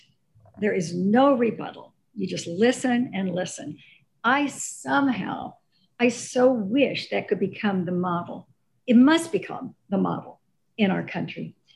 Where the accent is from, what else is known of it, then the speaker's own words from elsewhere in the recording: Dallas, Texas, United States; I'm from Dallas. I think when I was raised Southern Baptist